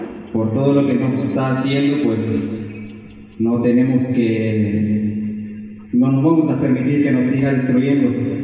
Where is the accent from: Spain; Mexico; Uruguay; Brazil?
Mexico; Pueblo Rusia, Chiapas; vengo de Pueblo Rusia, municipio autónomo Francisco Villa.